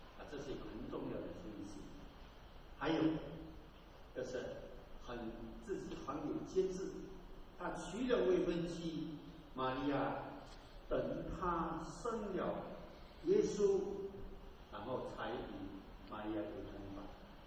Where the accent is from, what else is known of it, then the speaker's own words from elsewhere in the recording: China; 我是在中国农村长大，我们家里的庙很多很多